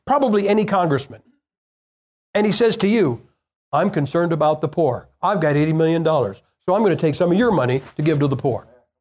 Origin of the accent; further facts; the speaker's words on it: Ohio, United States; I'm from Ohio, man. Michigan and us, we're like this.